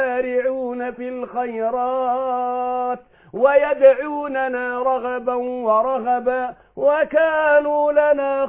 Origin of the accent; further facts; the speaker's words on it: Mansoura, Dakahlia, Egypt; انا يعني من المنصورة وما كانش عندي وقت اروح